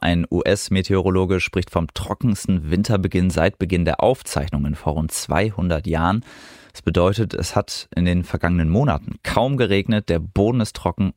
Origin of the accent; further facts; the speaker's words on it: Osnabrück, Lower Saxony, Germany; die in etwa so groß ist wie meine Heimatstadt Osnabrück